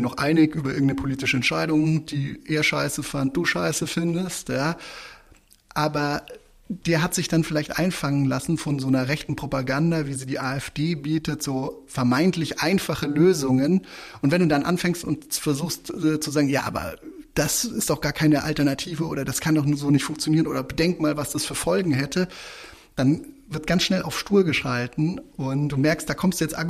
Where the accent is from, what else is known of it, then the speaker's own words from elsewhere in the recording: West Germany, Germany; meine Aufgabe als Wessi, dir zu erklären, warum das so ist, als Besserwisser-Wessi.